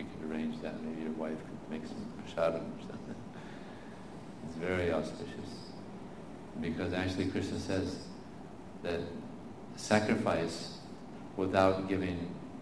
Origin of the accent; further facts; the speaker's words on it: United States; I tell them, listen, I'm an American.